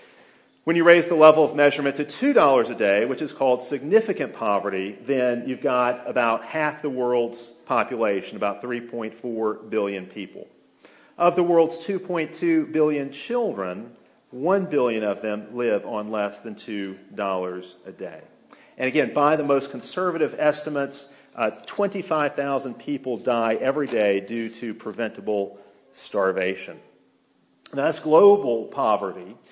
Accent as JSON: {"language": "English", "town": "Birmingham", "region": "Alabama", "country": "United States", "tie": "born or raised there", "said": "I can talk about my hometown, that's what I know best. I can talk about Birmingham, how this played out there."}